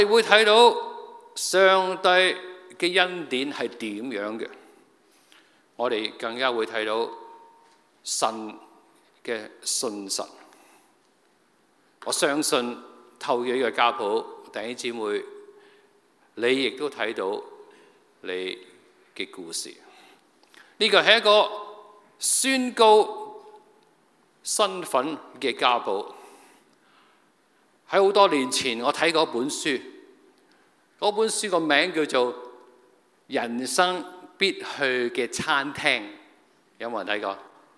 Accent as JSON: {"language": "Chinese", "country": "China", "said": "今天我们是中国的信徒，我们都是外邦人"}